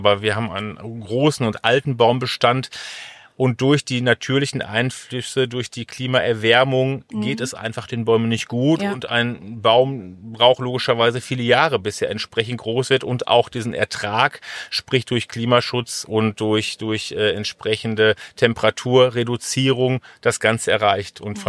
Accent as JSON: {"language": "German", "town": "Gelsenkirchen", "region": "North Rhine-Westphalia", "country": "Germany", "said": "Ich komme aus Gelsenkirchen, aber ich denke grundsätzlich, gerade im Ruhrgebiet, sehr viel versiegelte Flächen."}